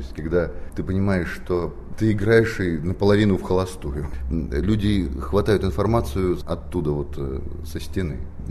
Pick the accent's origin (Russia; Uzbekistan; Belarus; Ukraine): Belarus; accent: Belarusian; я говорю и с акцентом, понятное же дело, с белорусским.